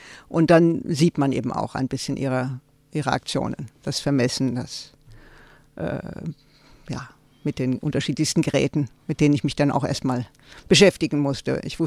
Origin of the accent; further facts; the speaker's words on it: Tübingen, Baden-Württemberg, Germany; in Tübingen, weil es einfach meine alte Heimat ist